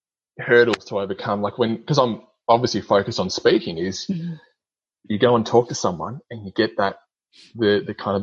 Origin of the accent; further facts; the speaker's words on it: Australia; first language English; being obviously Australian, we use British English for nearly everything, and we don't think that we have much of an accent or speak fast.